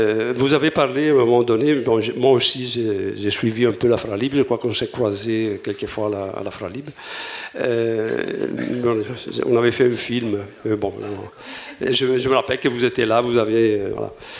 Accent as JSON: {"language": "French", "country": "Italy", "said": "Mais je prends un exemple très clair, je suis italien."}